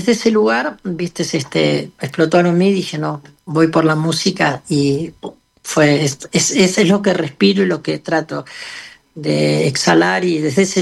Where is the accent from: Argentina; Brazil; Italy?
Argentina; Mercedes, Buenos Aires Province; born there; Yo nací en Mercedes y pasaba los veranos y los fines de semana allá. La familia por parte de mamá es de Mercedes y mi papá era de Luján